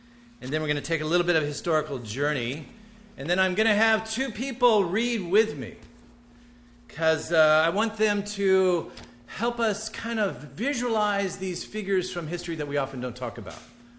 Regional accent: Illinois, United States; I come from Southern Illinois in the coal fields that was devastated.

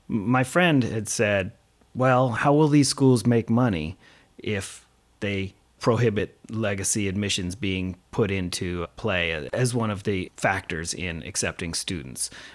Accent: Northeast, United States; It's something that I took for granted growing up in the Northeast.

